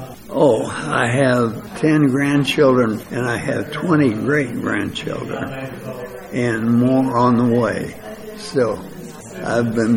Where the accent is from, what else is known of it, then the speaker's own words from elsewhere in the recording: Des Moines, Iowa, United States; I'm originally from Des Moines. And I went back there when I got out of the service.